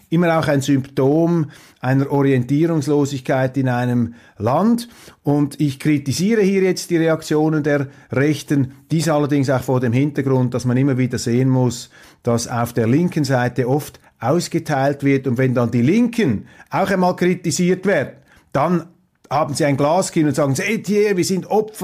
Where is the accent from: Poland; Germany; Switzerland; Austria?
Switzerland; Also ich will hier jetzt nicht alarmistisch mich aufblustern als Schweizer, der da den Amerikanern die Demokratie erklären möchte.